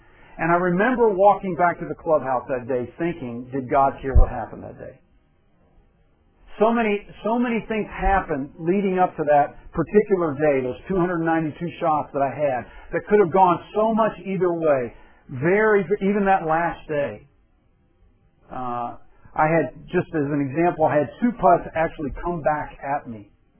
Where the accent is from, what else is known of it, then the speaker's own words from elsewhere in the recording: Louisville, Kentucky, United States; I grew up in Louisville, Kentucky, still considered part of the Bible Belt.